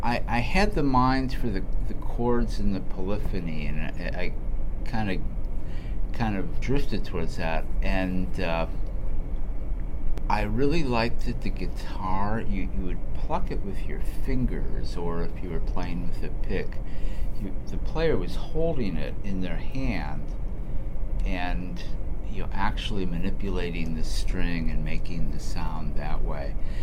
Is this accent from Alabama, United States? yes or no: no; Detroit, Michigan, United States; I grew up in the Detroit area and came from a very musical family.